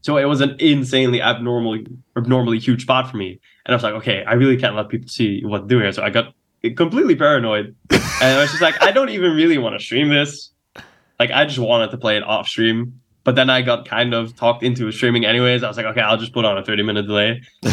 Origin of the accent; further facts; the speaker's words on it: Netherlands; English is a second language; I'm a kid from Western Europe. Right? I'm from the Netherlands, which is like quite a socialist country